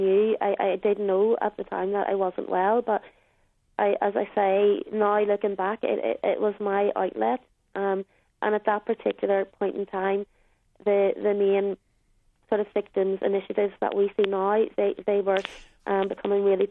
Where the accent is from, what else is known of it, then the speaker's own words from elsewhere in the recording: Northern Ireland, United Kingdom; people like myself born and bred in Northern Ireland.